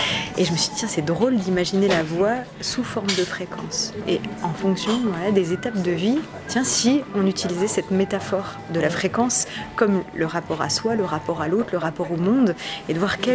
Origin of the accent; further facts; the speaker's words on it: Épinal, Grand Est, France; je suis originaire d'Épinal. Ouais, je suis née à Épinal, j'ai fait ma scolarité là-bas. Je suis venue à Nancy aussi faire 2 ans d'études à l'université de lettres.